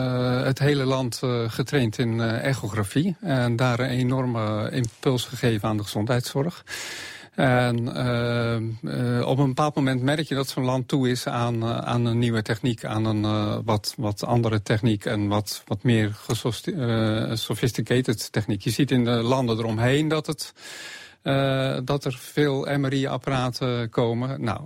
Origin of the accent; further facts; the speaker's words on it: Netherlands; snapt dat je niet zo direct kan communiceren zoals wij Nederlanders gewend zijn. Want dat zijn we als Nederlanders, zo staan we ook bekend. We zijn heel direct.